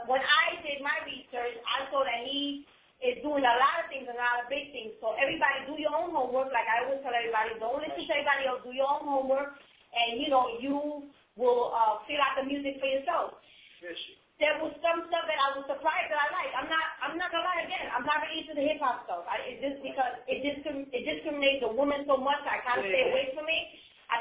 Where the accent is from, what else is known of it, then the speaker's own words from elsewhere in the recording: Paterson, New Jersey, United States; I'm from Patterson.